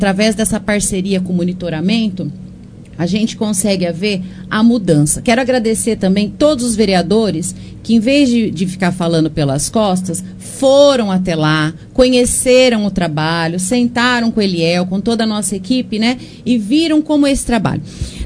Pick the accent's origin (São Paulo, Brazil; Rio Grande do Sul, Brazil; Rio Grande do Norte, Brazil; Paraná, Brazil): São Paulo, Brazil; eu tenho orgulho de dizer que eu sou caipira, que nós somos do interior mesmo, a gente tem que ter muito orgulho daqui